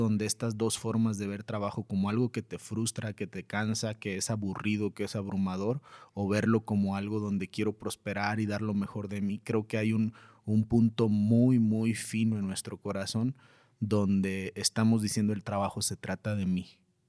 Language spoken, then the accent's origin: Spanish; Mexico; Y nosotros como mexicanos, creo que todo Latinoamérica tal vez entendemos el término el sueño americano